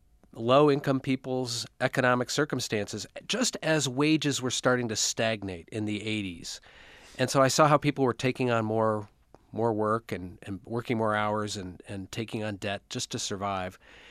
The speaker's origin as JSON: {"language": "English", "town": "Detroit", "region": "Michigan", "country": "United States", "tie": "born or raised there", "said": "because I grew up in Detroit in a very, very wealthy suburb, and I could see the gap between where I lived and Detroit."}